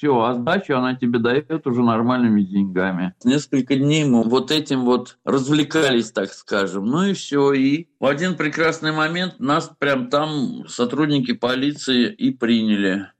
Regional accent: Saratov, Saratov Oblast, Russia; Ну и все, я вернулся из Оренбурга опять туда, к себе в Саратов

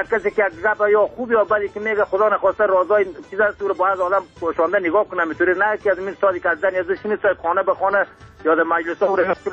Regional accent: Afghanistan; ما از افغانستان هستیم،

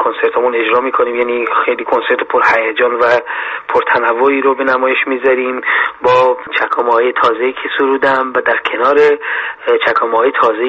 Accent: Iran; به عنوان یک ایرانی که خب در زمینه ادبیات و موسیقی تلاش میکنه، دلم میخواد که پاسدار فرهنگ ملی خودمون باشم

